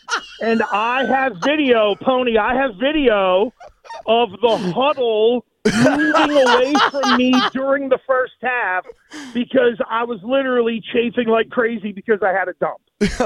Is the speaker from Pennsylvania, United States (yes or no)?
yes; Fairchance, Pennsylvania, United States; also born or lived in Brownsville / Carmichaels; Well, I was born in Brownsville, and then we moved to Carmichael's, and then we moved to Fairchance.